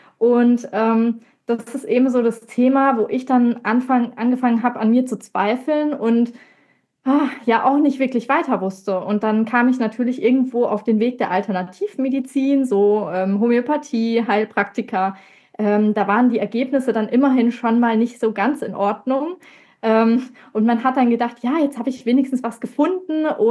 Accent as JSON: {"language": "German", "region": "Baden-Württemberg", "country": "Germany", "said": "ich komme aus der Nähe von Karlsruhe und ich bin 31 Jahre alt."}